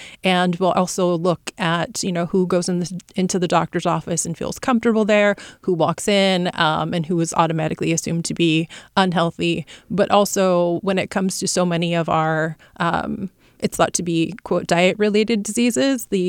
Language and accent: English; Sacramento, California, United States; I was born and raised in Sacramento. I was a Kaiser baby over on Morse Avenue.